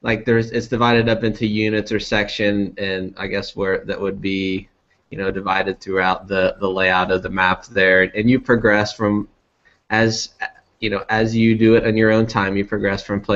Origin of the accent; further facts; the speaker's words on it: Kansas, United States; even though we're from Kansas and taught very close to each other here